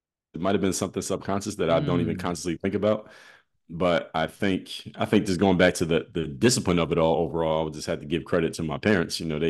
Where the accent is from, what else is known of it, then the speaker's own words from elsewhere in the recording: Philadelphia, Pennsylvania, United States; now I'm from Philadelphia, in the summertime, in the middle of the day, like 12 o'clock, it's too hot for anybody to be outside